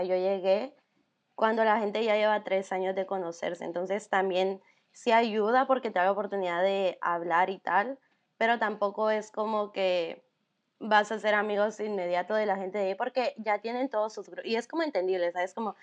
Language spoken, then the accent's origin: Spanish; Guatemala; Entonces yo también fui con un programa para gringos y era yo una guatemalteca, un venezolano y como 20 gringos.